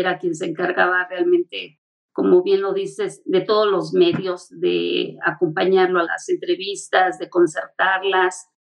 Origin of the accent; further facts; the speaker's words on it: Mexico; Nosotros como mexicanos